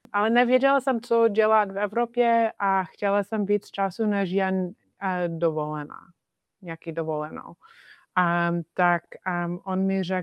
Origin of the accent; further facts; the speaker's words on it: Maine, United States; Czech is a second language; moved away as an adult; now in Czech Republic; Přišla jsem do Česka z USA. To bylo už dávno, asi 16 let zpátky a bydlela jsem v USA v Maine, nedaleko od Kanady.